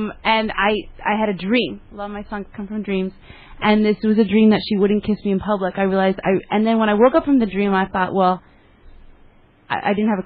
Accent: Canada; now in New York, United States; I'm originally from Canada.

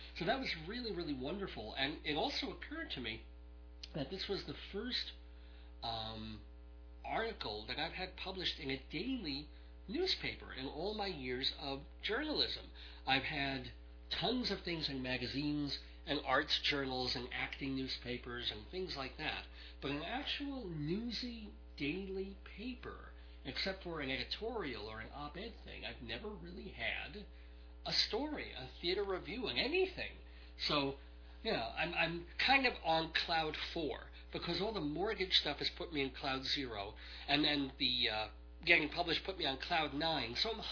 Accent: Brooklyn, New York, United States; also born or lived in Long Island; she was born in Queens, and I came from Brooklyn, and we both have worked in Manhattan, so we were real New York-y type people

